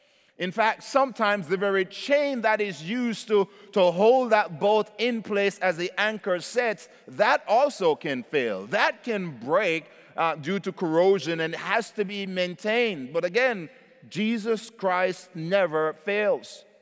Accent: Jamaica; You know, growing up in Jamaica, and I hear it here as well, so I know it's not unique to us.

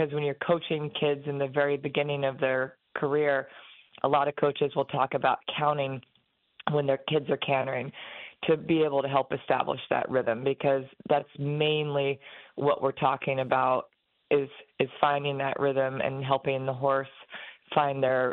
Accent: Indiana, United States; I grew up in Indiana, down the street from a farm where my best friend had chickens, horses, goats, cows.

